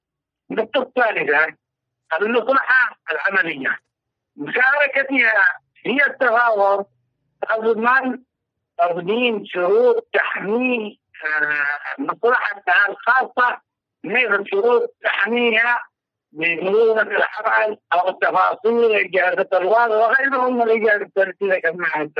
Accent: Yemen; كذلك مثلا خاصة عندنا باليمن

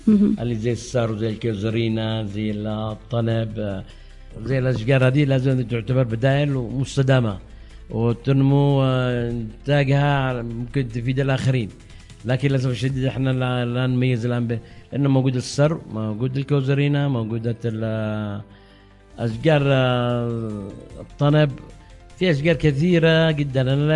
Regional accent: Yemen; عندنا في اليمن

